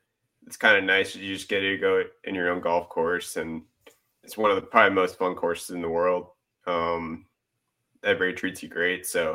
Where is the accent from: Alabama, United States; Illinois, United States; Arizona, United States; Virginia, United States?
Illinois, United States; Chicago; Yeah, so I grew up in Chicago.